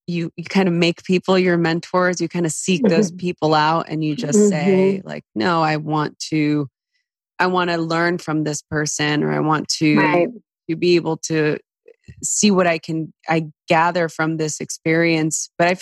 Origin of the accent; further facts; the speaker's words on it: East Los Angeles, California, United States; You know, it's like I grew up in East LA during the LA riots and I grew up in not a great environment.